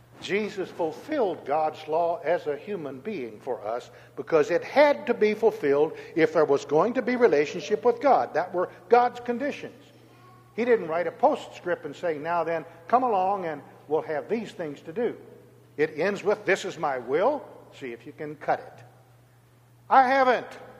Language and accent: English; Hannibal, Missouri, United States; born there; I was born in Missouri. I'm a Mark Twain Hannibal guy, for heaven's sakes. And folks in Missouri live by the great stigma, show me.